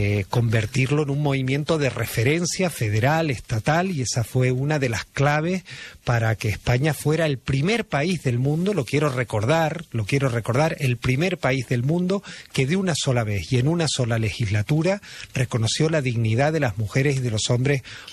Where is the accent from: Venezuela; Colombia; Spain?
Venezuela; born there; soy latino, nacido hijo de la emigración, nacido en Venezuela, y es algo que llevo dentro, ese concepto de latinidad